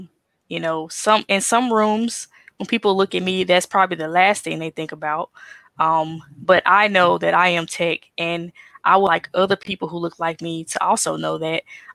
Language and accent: English; Jackson, Mississippi, United States; also born or lived in New York City / Silicon Valley / Atlanta; coming back to Mississippi, helping us progress as being born and raised in Jackson, in the capital city, in the inner city